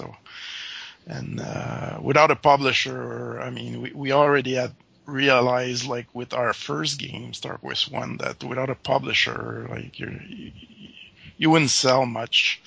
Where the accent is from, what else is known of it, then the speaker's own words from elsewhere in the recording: Quebec, Canada; I'm from near Montreal, actually.